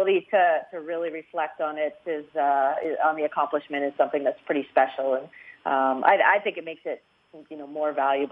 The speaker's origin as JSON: {"language": "English", "town": "Kingston", "region": "Ontario", "country": "Canada", "tie": "born or raised there", "said": "I started playing when I was about 6 years old. I grew up in Kingston, Ontario"}